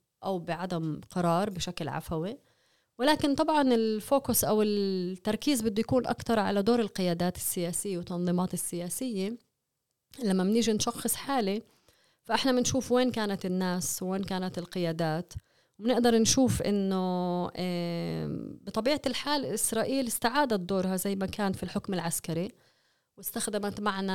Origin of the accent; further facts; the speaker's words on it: Palestine; هي لها إسقاطات نفسية علينا كفلسطينيين بكل أماكن تواجدنا